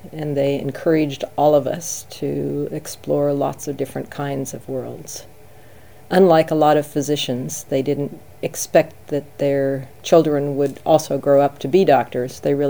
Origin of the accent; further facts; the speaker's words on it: Denver, Colorado, United States; Yes, I grew up in Denver. It was a great place to grow up.